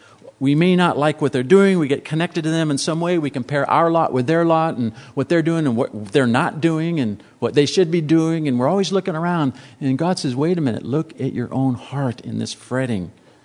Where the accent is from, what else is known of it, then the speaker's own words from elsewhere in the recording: El Cajon, California, United States; Now, I grew up out in East El Cajon as a kid, and I played on Rattlesnake Mountain. That was my playground